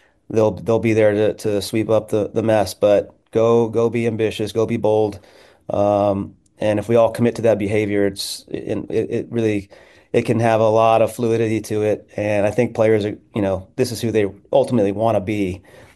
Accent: Houston, Texas, United States; my first game coaching MLS against my hometown team. So really amazing to get this chance and opportunity. Houston's I'm very, very familiar with obviously the city, but also the organization.

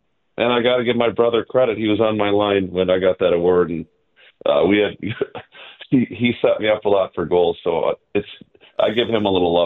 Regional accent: Minnesota, United States; I grew up in Minnesota, who lives out in California now.

